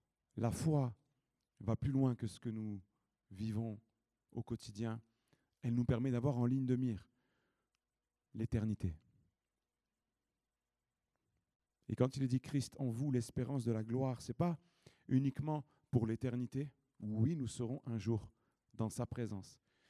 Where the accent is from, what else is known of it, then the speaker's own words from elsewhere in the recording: United States; Oui, je suis un Américain aussi.